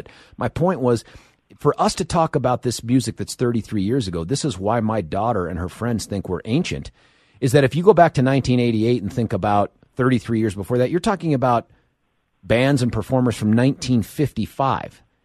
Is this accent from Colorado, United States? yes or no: yes; Lakewood, Colorado, United States; That's my hometown of Lakewood. Just so you are tracking, if you haven't listened to the show before, Belmar Elementary, Carmody Junior High School, at least it was 7th and 8th back then.